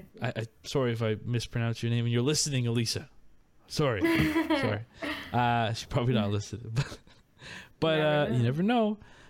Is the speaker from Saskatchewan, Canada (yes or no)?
no; New Brunswick, Canada; Yeah, we're from New Brunswick. We don't care about having to drive to another province to get fights.